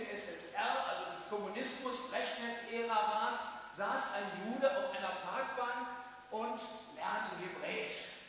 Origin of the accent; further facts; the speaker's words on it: Bavaria, Germany; fränkische Erde, das steht ja für Heimat. Da, wo ich herkomme, da, wo mein Elternhaus steht, wo ich meine Wurzeln habe, wo ich aufgewachsen bin.